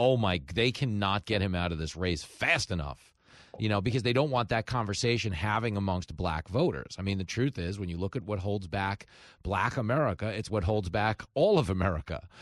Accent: New York, United States; It's like me growing up in New York.

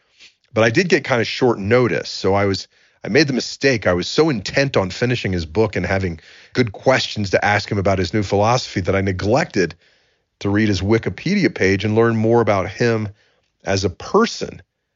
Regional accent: Atlanta, Georgia, United States; moved away as an adult; now in New York City, United States; And while Atlanta will always be my hometown, and we'll be leaving a big part of our hearts there, at 55 years old, I still have work

